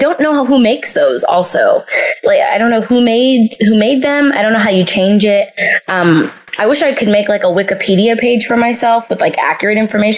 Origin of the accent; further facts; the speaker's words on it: Bakersfield, California, United States; I'm from Bakersfield, California. I'm early 20s.